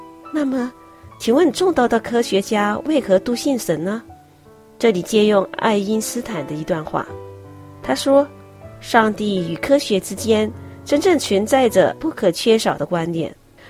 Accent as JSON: {"language": "Chinese", "region": "Jiangsu", "country": "China", "tie": "born or raised there", "said": "我的家乡是在四季分明、如诗如画，位于长江三角洲的江苏省卢庙市，中国著名的长寿之乡及优秀的旅游城市。"}